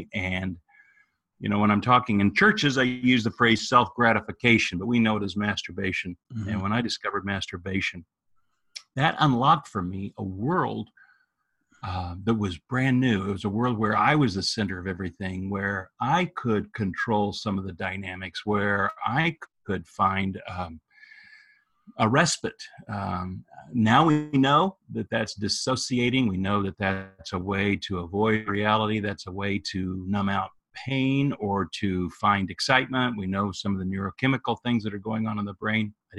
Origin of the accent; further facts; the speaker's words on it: Kansas City, Missouri, United States; Nate, I grew up in Kansas City, as you know